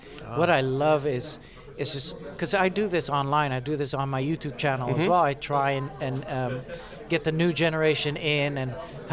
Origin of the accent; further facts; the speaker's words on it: Netherlands; well, growing up in the Netherlands, we were really early adopters.